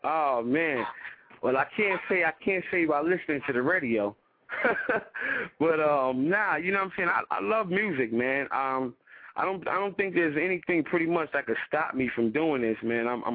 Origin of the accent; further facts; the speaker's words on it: Brooklyn, New York, United States; I just got to say Brooklyn because, like, you know what I mean, I was born in Brookdale Hospital, but, you know, my mom's was living in Crown Heights. From Crown Heights, I moved to East New York, you know what I mean?